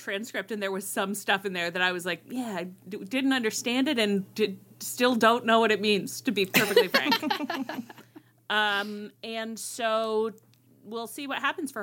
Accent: Australia; I am Australian.

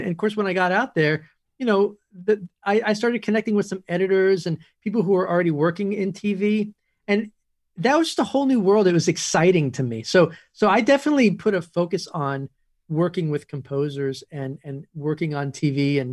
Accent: Woodstock, New York, United States; I grew up in Woodstock, but at the time that I grew up in Woodstock, it wasn't the music community that it was back in the 70s, and even the early 80s

